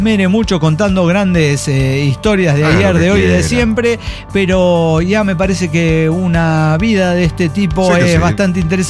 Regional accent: Guanajuato, Mexico; Somos de Guanajuato y nos vale mucha verga otros lugares como Kenia, Etiopía

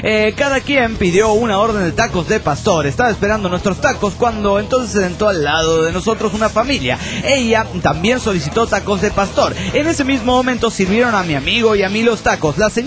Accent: Juliaca, Puno, Peru; Hola amigos, ¿cómo están? Soy el muerto de Juliaca, Perú.

